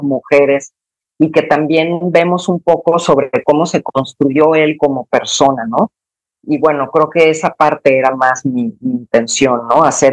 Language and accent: Spanish; Mazatlán, Sinaloa, Mexico; now in Guadalajara, Mexico; Yo soy de Mazatlán, como sabes, aunque llevo ya muchos años viviendo en Guadalajara